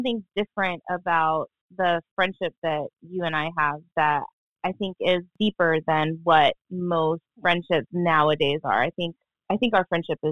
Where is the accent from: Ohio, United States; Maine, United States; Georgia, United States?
Georgia, United States; Atlanta; Okay. Well … I am from Atlanta. I've lived in Atlanta for the vast majority of my life.